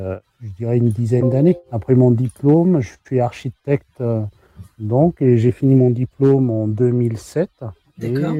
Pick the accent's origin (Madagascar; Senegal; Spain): Madagascar; moved away as an adult; now in France; Oui, je suis né à Madagascar. J'ai fait toute ma scolarité de la maternelle jusqu'au terminal, au fait, à Madagascar.